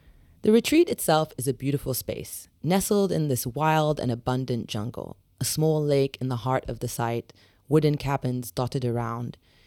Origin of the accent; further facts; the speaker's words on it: London, United Kingdom; also born or lived in Middle East; after I returned to my hometown of London, after 7 years living abroad in the Middle East, working as a journalist.